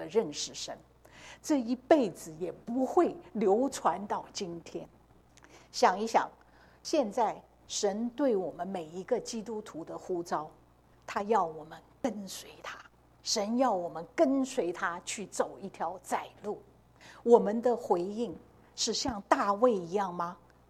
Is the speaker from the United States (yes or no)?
no; China; 我觉得我们中国人特别是喜欢生活比较平稳一点